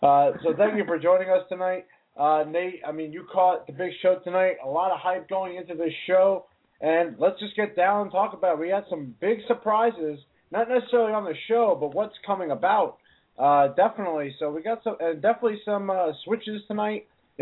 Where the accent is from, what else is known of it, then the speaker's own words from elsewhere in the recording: New York, United States; Me as a New Yorker, we are a very strong crowd, and you watched that crowd tonight.